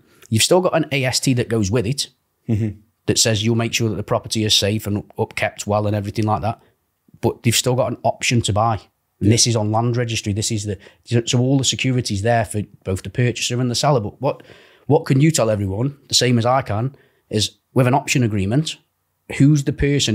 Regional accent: Stoke-on-Trent, West Midlands, United Kingdom; I'm just a person with a heart.

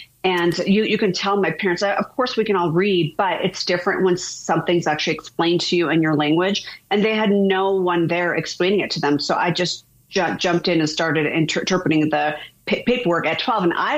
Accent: New Hampshire, United States; born there; And because I was born in New Hampshire, so I sign a little different than they do out here in Colorado.

